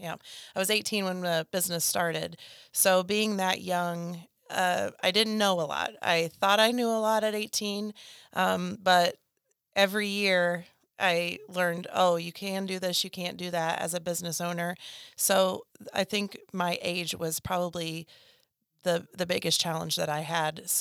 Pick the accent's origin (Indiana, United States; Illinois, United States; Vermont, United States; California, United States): Indiana, United States; Fairland; I grew up in Fairland, Indiana.